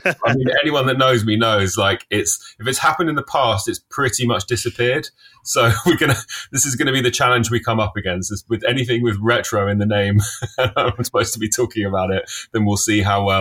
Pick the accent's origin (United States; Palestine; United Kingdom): United Kingdom; Finchley, London; because I grew up in Finchley in North London